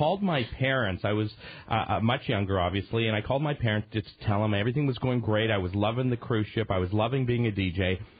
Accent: Winnipeg, Manitoba, Canada; now in Los Angeles, United States; I had moved to L.A. I'm from Winnipeg, and they had applied to the University of Manitoba for me, hoping that I would come back home and be a good Canadian boy

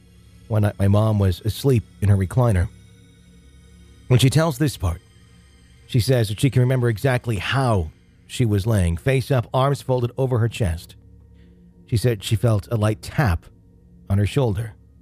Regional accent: New York, United States; moved away; When I had the dream, we were already living in Florida, but the dream took place in the house I grew up in on Long Island.

